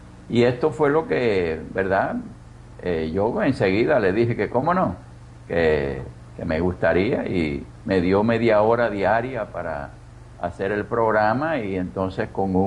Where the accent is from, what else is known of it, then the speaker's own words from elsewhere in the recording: Camagüey, Cuba; cuando iba a mi ciudad natal, a Camagüey, a pasarme las vacaciones con la familia